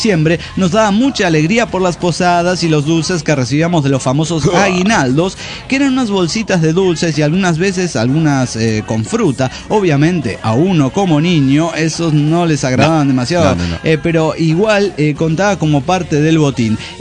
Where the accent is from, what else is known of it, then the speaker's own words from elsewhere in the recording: Tierra del Fuego, Argentina; de Tierra del Fuego, Argentina.